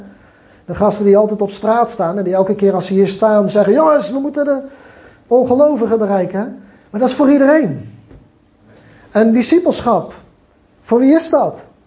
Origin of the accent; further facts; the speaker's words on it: Klaswaal, South Holland, Netherlands; born there; Ik weet dat ik ben geboren in Klaswaal. Dat kent bijna niemand, maar dat maakt niet uit. Klein dorpje.